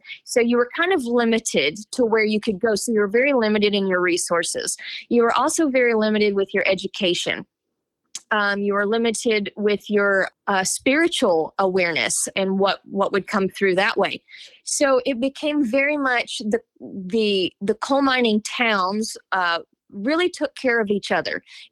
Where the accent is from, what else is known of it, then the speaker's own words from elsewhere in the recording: Appalachia, United States; You are Appalachian. You are part of us, and we are part of you.